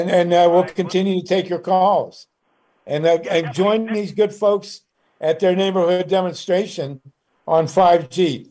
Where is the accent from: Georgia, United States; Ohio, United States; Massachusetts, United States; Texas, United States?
Ohio, United States; now in Los Angeles, United States; But I am looking out at the rain in LA, and I'm not complaining. And those of you who think it's cold, I grew up in Ohio, so let's say it's chilly.